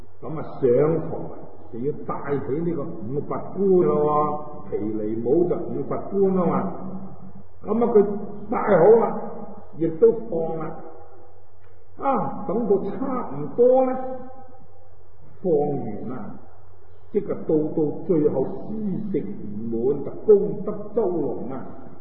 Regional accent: China; 咁弥勒菩萨在我哋中国人嚟讲咧，咁啊亦都咧好出名啊。

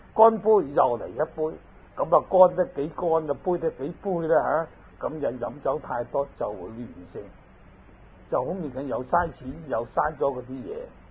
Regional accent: China; 我給一個例子，我們中國人，我請你入飯就一定要夾餸給你的。

